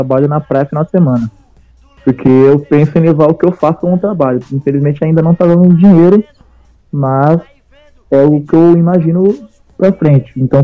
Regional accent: Santos, São Paulo, Brazil; born there; Eu nasci em Santos e também não torço pro

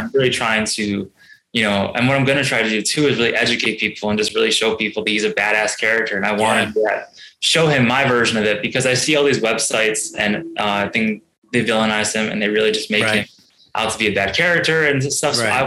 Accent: Buffalo, New York, United States; I'm from Buffalo, and like, you know, where I go, like, I mean, that's a lie. Actually, we got some really good shots and photos in Buffalo

